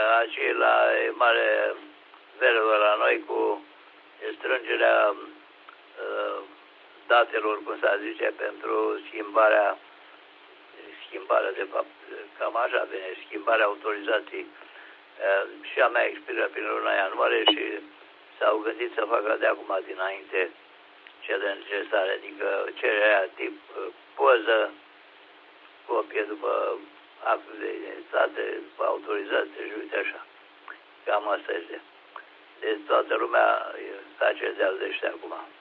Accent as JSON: {"language": "Romanian", "town": "Craiova", "region": "Dolj", "country": "Romania", "said": "cu bună giornata la dumneata, dimineața la noi aici în Craiova și nu numai"}